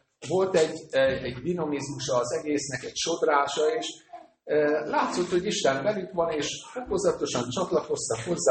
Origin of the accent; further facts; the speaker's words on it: Miskolc, Borsod-Abaúj-Zemplén, Hungary; Miskolcról jöttünk. Miskolcon négy baptista gyülekezet van. A miénk azt úgy hívják, hogy Belvárosi Baptista Gyülekezet.